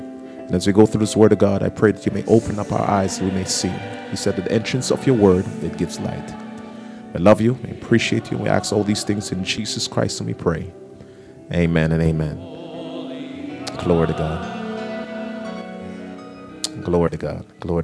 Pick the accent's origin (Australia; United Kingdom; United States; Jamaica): Jamaica; when I was growing up in Jamaica